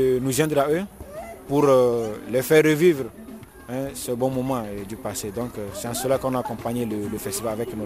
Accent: Togo; now in Izmir, Turkey; je suis togolais, et je suis à Esbi depuis 2 ans.

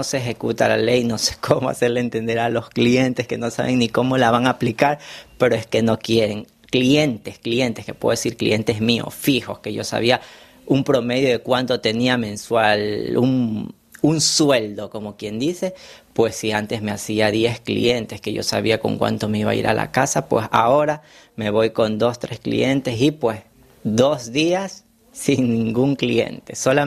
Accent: Ecuador; moved away as an adult; now in France; soy de Ecuador. Llevo acá en la Francia específicamente 8 años.

